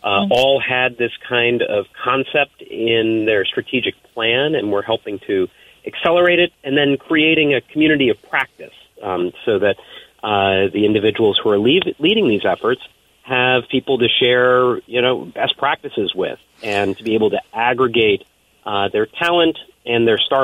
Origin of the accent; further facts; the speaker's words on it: Vermont, United States; And I grew up in Windsor County, and it was, as a kid, it was a go-go town.